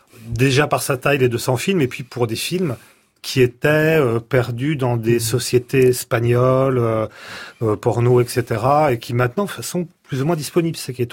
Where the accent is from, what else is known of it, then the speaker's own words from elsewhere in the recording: south of France, France; puisque je viens du sud de la France